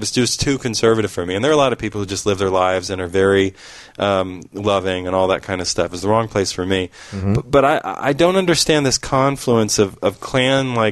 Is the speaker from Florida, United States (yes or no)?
no; Pennsylvania, United States; I grew up in Pennsylvania, which is the deep south. I know it's actually the mid-Atlantic, but trust me when I say it's the deep south.